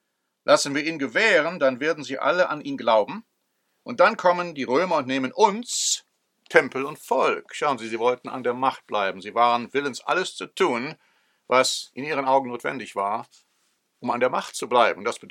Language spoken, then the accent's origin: German; United States; Ich meine, ich bin Amerikaner